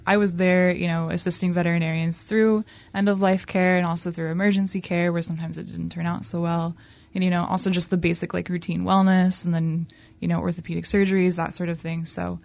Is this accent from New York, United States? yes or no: no; Colorado, United States; now in Dallas, United States; I'm actually a Colorado native.